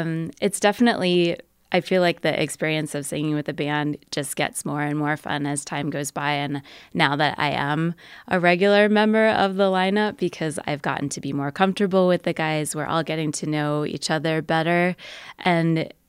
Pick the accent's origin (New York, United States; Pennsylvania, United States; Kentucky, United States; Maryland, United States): Maryland, United States; Well, I'm not from Montana. I am from Maryland, and I grew up outside D.C. in an area that is really diverse, predominantly Black community.